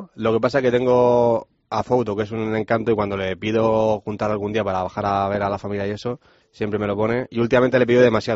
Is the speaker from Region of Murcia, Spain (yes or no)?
yes; Pozoestrecho, Region of Murcia, Spain; pues mi tierra, la región de Murcia, Cartagena, mi pueblo, Pozoestrecho, la playa